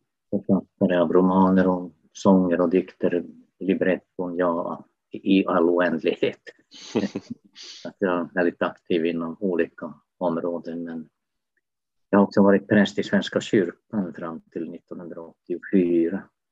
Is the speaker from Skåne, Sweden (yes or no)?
no; Norrbotten County, Sweden; Ja, jag kommer från Tornedalen, från, jag brukar säga från gränsens tredje rum, alldeles vid finska gränsen. Trespråkig författare, och sen är jag präst i Kristi förklaringsortodoxa församling i Överkalix sen 2004.